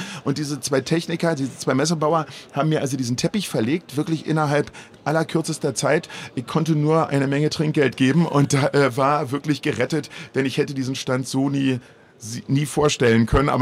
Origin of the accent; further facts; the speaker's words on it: Berlin, Germany; Als katholischer Junge kenne ich die Messe vom Sonntag und als Berliner